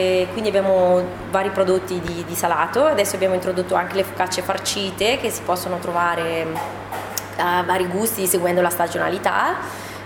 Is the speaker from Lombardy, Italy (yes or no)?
yes; Lonato del Garda, Lombardy, Italy; moved away as an adult; now in Agordo, Italy; sono originaria del Lago di Garda, per l'esattezza vengo da Lonato del Garda, un paesino appunto in provincia di Brescia e mi sono trasferita ad Agordo da circa 2 anni per motivi di lavoro.